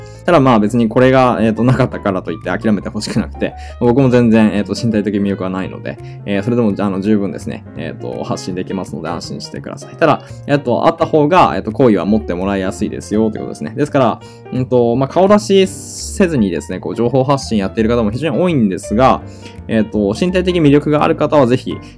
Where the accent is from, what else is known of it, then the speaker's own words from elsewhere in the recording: Aichi, Japan; 僕愛知県なんですけど、愛知県が出身なんですね。愛知県が出身なんですが。